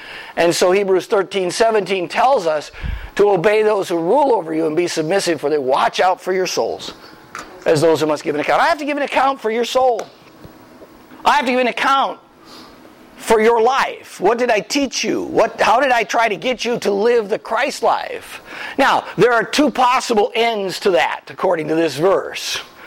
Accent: Wisconsin, United States; would you like to go on a trip down to Illinois? I was from Wisconsin.

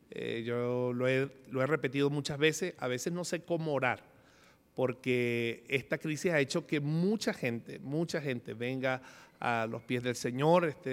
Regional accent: Venezuela; Siempre cuando estoy fuera de mi país y saben que soy venezolano

